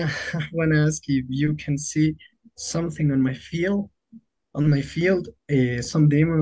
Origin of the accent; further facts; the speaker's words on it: Ecuador; We are from Ecuador.